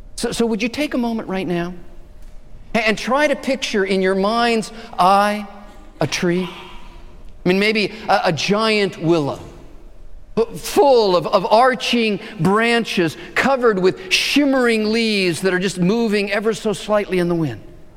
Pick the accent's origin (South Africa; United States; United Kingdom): United States; Arizona; Maybe a tumbleweed blowing across the desert floor, a sight I saw thousands of times growing up in Arizona.